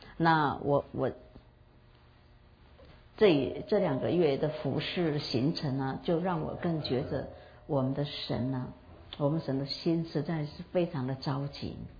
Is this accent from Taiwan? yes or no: yes; Taiwan; 台湾是可以说是我们土生土长的地方。